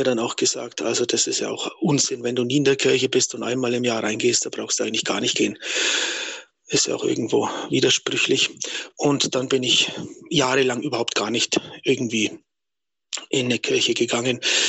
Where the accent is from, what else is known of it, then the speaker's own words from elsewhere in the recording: Bayreuth, Bavaria, Germany; Ich bin evangelisch getauft worden. Ich komme aus Oberfranken, bin in Bayreuth geboren, in Deutschland, in Bayern halt, Nordbayern. Und das ist Diaspora, also da gibt's vor allem Lutheraner eben, Protestanten